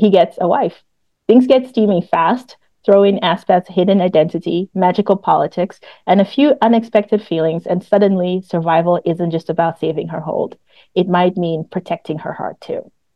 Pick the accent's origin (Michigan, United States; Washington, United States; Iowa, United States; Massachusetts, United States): Massachusetts, United States; Boston; accent: Boston; I gave my Boston accent popped out a little